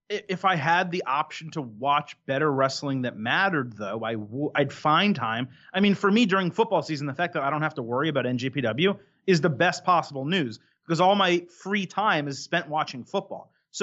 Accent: United States; Now, I'm American.

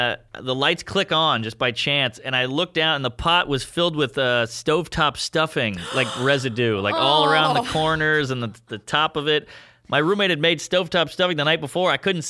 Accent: New Orleans, Louisiana, United States; also born or lived in Crown Heights, United States; I'm from New Orleans. You got fucked with all the time there.

